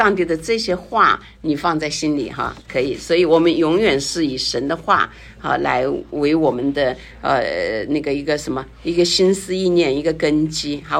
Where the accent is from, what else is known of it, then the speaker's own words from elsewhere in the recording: China; moved away as an adult; 像我们从大陆来，特别我因为在中国大陆 读完大学然后来这边的时候